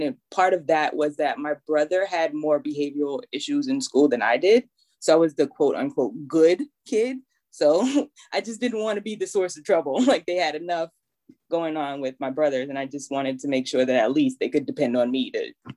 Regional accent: Dorchester, Massachusetts, United States; They were from Roxbury, you know, like 15 minutes from where I grew up in Dorchester

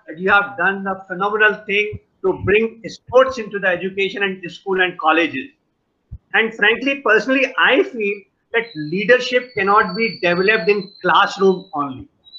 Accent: India; English is a second language; we as an Indian, I am very proud of you, sir.

